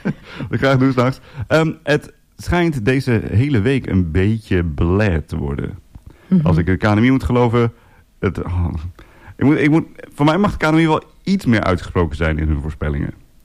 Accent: Drenthe, Netherlands; Vlakbij Assen, Drenthe, waar ik vandaan kom.

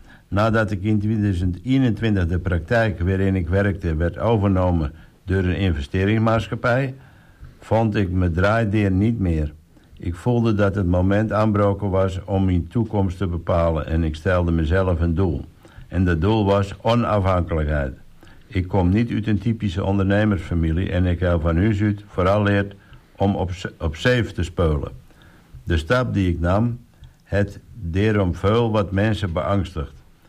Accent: Randstad, Netherlands; now in Texel, Netherlands; Ik kom zelf uit de Randstad en daar is het ondenkbaar dat je je deur niet op slot doet als je van huis af gaat.

